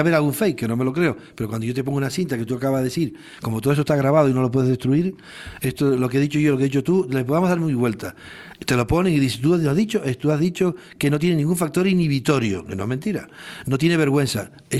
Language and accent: Spanish; Galicia, Spain; Bueno, como buen gallego.